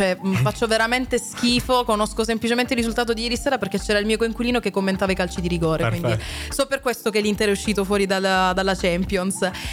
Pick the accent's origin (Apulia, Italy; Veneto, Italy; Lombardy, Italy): Apulia, Italy; Lecce; io che sono leccese, quindi siamo tutti e due del sud in realtà